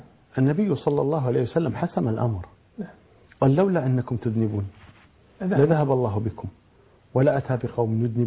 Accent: Kuwait; عندنا في الكويت

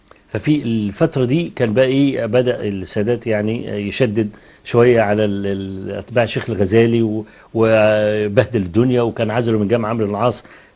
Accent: Egypt; ان انا من مصر

